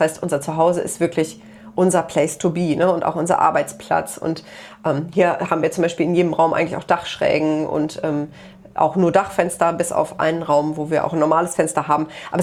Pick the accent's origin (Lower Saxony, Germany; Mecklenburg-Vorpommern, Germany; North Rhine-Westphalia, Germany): North Rhine-Westphalia, Germany; Aachen; moved away as an adult; ich bin ja vor knapp 3 Jahren mittlerweile hierher gezogen zu Nadine. Ich habe meine Heimat verlassen. Ich komme ja eigentlich aus Aachen und lebe jetzt hier mit Nadine in einem kleinen Dorf in Brandenburg.